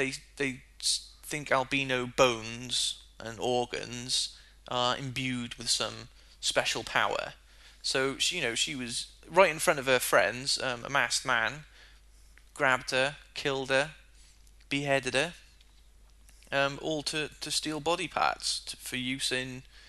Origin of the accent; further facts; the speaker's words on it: Wales, United Kingdom; born there; he's English, and I was born in Wales, so we always had this rivalry going on.